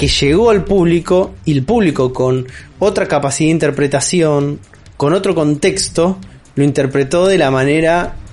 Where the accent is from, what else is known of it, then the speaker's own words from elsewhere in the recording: Argentina; En nuestro contexto como argentinos veíamos ese chiste y decíamos, este chiste no es gracioso.